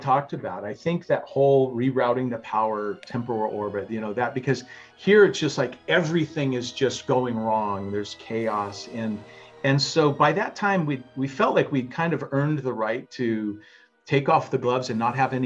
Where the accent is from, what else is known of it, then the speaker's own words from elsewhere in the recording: United States; I was, being an American, we had Star Trek and the Brits had Doctor Who.